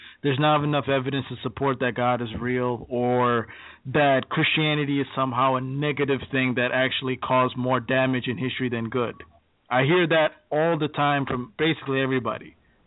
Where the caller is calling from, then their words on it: St. Paul, Minnesota, United States; calling from St. Paul, Minnesota.